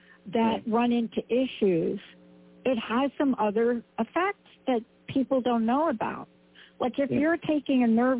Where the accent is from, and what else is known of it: New York, United States